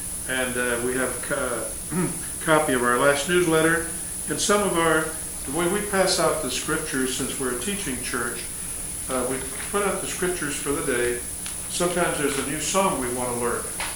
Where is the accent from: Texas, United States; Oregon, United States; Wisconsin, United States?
Texas, United States; San Antonio; We grew up in San Antonio, Texas.